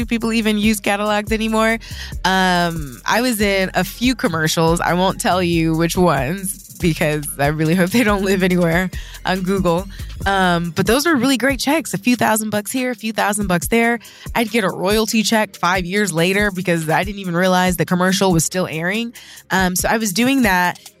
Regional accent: Toledo, Ohio, United States; born there; No, I was born in Toledo, Ohio. Shout out to the 419 for life.

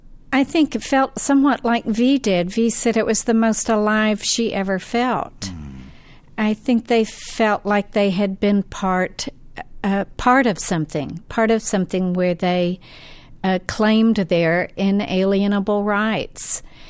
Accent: Arkansas, United States; I didn't grow up in this town. I grew up in the Arkansas Ozarks, which was all white to begin with, except for a small pocket of African Americans in Fayetteville, where the university was.

